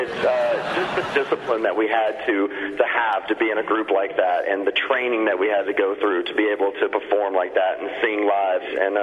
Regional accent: Mississippi, United States; growing up in Mississippi, yes, I fish a lot

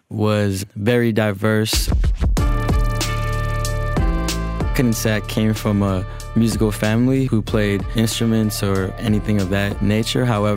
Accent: Los Angeles, California, United States; I am from Los Angeles, and I run a label, a collective, and just a overall, just a community called Selection.

